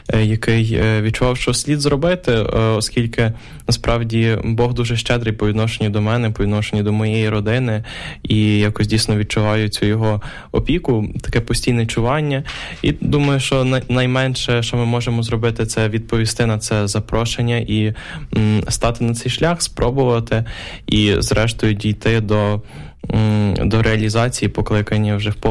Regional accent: Ternopil, Ternopil Oblast, Ukraine; перебуваю в Тернополі, моєму рідному місті, де я зростав до мого поступлення.

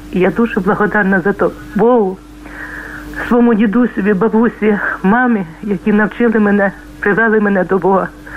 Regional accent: Khmelnytskyi Oblast, Ukraine; born there; я народилась на Хмельниччині, їздила ж в Гречани в костьол.

